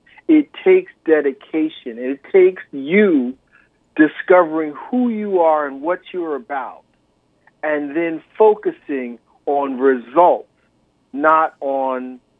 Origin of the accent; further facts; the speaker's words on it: Camden, New Jersey, United States; I've come from the inner city. I grew up in Camden, New Jersey, and for those of your listeners who know where Camden is, Camden's right next to Philadelphia, and it was a nice place to grow up